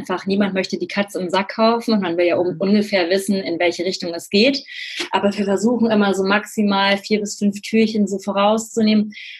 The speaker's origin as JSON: {"language": "German", "town": "Cologne", "region": "North Rhine-Westphalia", "country": "Germany"}